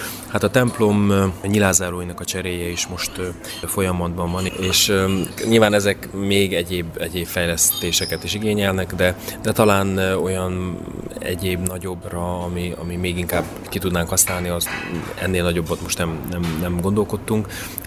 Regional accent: Zakarpattia Oblast, Ukraine; mert én egy kápátai kicsi faluból származom, ahol a reformátusság egy nemzetmegtartó erő is volt, és most is az

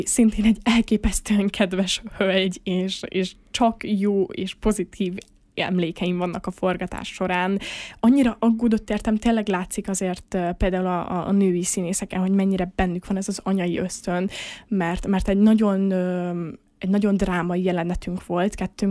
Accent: Miskolc, Borsod-Abaúj-Zemplén, Hungary; hogy én miskolci vagyok, fel kéne menni Budapestre egy castingra

